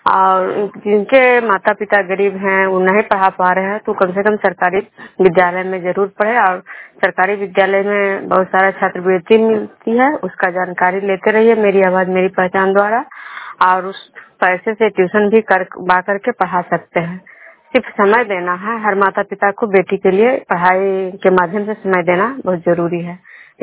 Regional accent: Bishnupur, Bihar, India

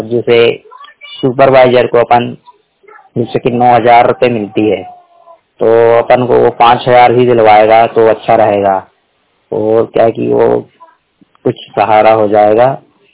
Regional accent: Bhopal, Madhya Pradesh, India; मैं भोपाल जिले का रहने वाला हूँ।

